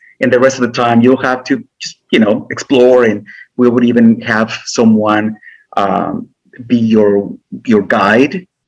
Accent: Guatemala; growing up in Guatemala, you know, with these restrictions of being from a poor family, having so many limitations, and not having a father, etc.

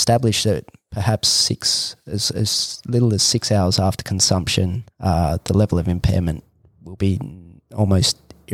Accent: Australia; some of those sobriety tests as an Australian

